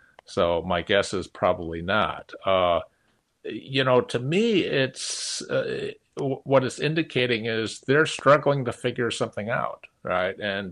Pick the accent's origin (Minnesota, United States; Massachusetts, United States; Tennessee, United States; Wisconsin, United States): Wisconsin, United States; Milwaukee; also born or lived in Chicago; Well, when I was a kid growing up in Milwaukee, in southeastern Wisconsin, and Chicago as well